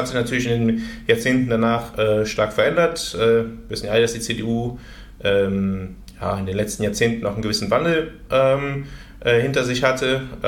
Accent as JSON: {"language": "German", "town": "Bergisch Gladbach", "region": "North Rhine-Westphalia", "country": "Germany", "tie": "born or raised there", "said": "Ich bin in Bergisch-Gladbach geboren und habe da auch immer gelebt, habe in beziehungsweise studiert in Köln und in Bonn, also beziehungsweise in Bonn und in Köln, zunächst in Bonn und dann in Köln, aber bin eigentlich immer im Rheinland geblieben"}